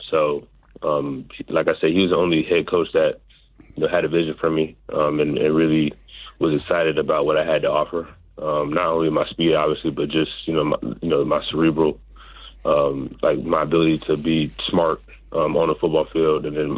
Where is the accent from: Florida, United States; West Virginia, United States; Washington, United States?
Florida, United States; I'm from South Florida. So, I'm like about 30 minutes away from, Miami